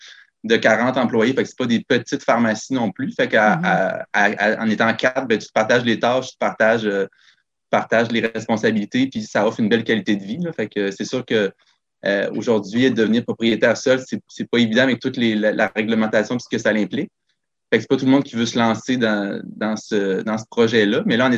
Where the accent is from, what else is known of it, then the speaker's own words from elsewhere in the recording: Bergeronnes, Quebec, Canada; Gabriel et moi, on est originaire de Bergeronne. Fait qu'on avait une opportunité de revenir s'installer dans le coin.